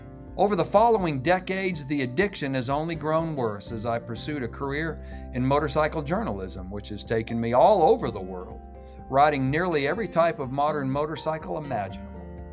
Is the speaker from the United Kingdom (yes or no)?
yes; Torquay, South West England, United Kingdom; In my hometown of Torquay, England, I would lie in bed at night reading